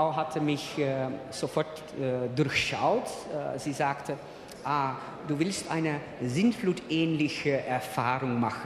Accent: Netherlands; German is a second language; Und dann, bei uns in Holland gibt es keine Berge.

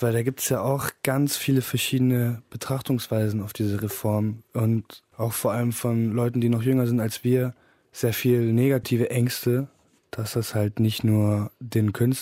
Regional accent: Herford, North Rhine-Westphalia, Germany; now in Berlin, Germany; Ich komme aus Herford in der Nähe von Bielefeld.

